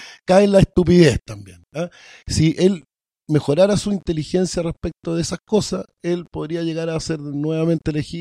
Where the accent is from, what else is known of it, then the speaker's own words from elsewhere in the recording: Palestine; Bueno, lo que pasa es que yo soy palestino y yo estoy escribiendo un libro sobre la historia de mi pueblo, de mi abuelo, de mi familia.